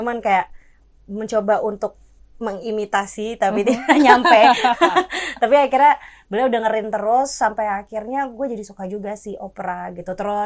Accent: Biak, Papua, Indonesia; born there; lahirnya di sana, which is aku, lahirnya di Papua, di Biak.

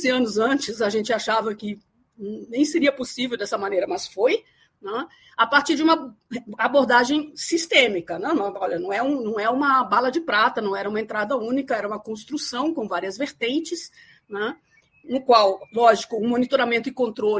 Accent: Germany; Portuguese is a second language; now in Brazil; mas eu sou alemã. Né? Tenho uma história longa aí de idas e vindas entre Brasil e Alemanha ao longo da minha vida, mas agora estou há 20 anos direto já aqui no Brasil.

